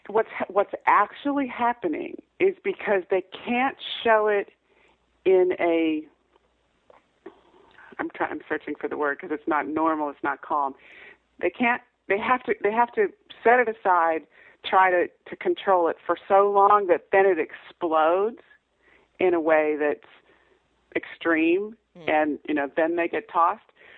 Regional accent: Cleveland, Ohio, United States; I'm from Cleveland, Ohio, originally

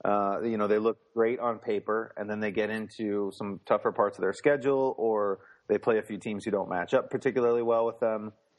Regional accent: Iowa, United States; And growing up in Iowa, where Cliff Kingsbury used to ply his trade

